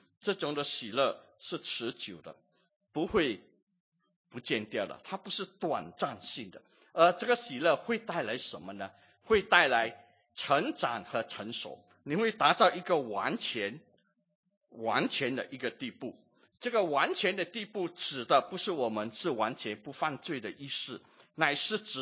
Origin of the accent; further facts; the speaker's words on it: Singapore; 就好像我们新加坡人身经百战，什么百战，很多的考试